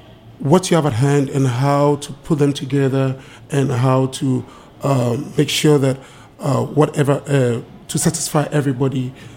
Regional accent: Ghana; now in United States; I'm from the Gold Coast, now known as Ghana, which is in West Africa. I've been around the United States since 2002

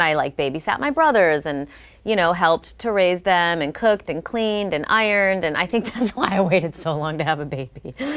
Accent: Rockford, Illinois, United States; A small town called Rockford. I went to public school.

